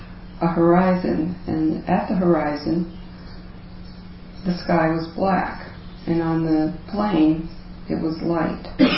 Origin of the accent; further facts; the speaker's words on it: New York, United States; born there; So I was born in New York, and under strange circumstances